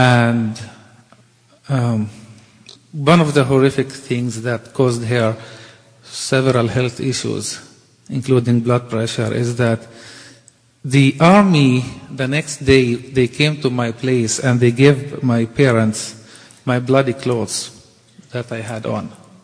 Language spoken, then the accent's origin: English; Bethlehem, West Bank, Palestine; growing up in Palestine, being born there in Bethlehem, raised in Bethlehem, studied in Bethlehem